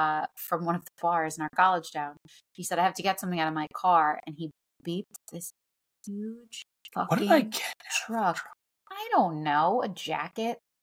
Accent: Staten Island, New York, United States; I grew up on Staten Island where it was much more urban.

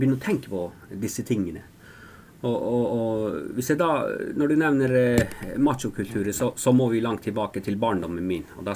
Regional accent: Kautokeino, Finnmark, Norway; jeg er oppvokst i Kautokeino i ja. Finnmark.

